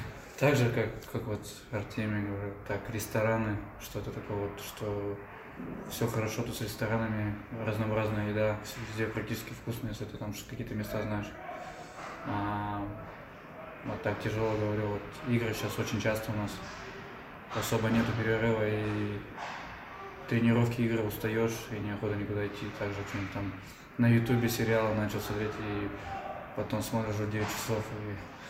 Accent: Cherepovets, Vologda Oblast, Russia; now in New York, United States; Да, блин, нет, просто я приехал из Череповца, и тут все как бы все равно сравнение Череповец и Нью-Йорк, это чуть разное, не чуть-чуть, а совсем разное. У меня там пятиэтажки

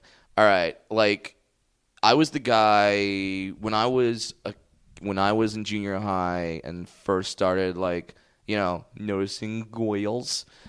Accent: California, United States; I'm not. I'm from Orange County. I just watch a lot of hockey.

